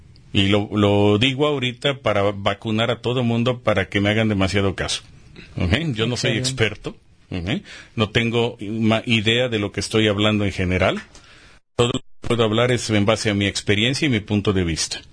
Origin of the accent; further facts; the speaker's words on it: Mexico; Lo que ha pasado es que como cultura mexicana nos gusta seguir.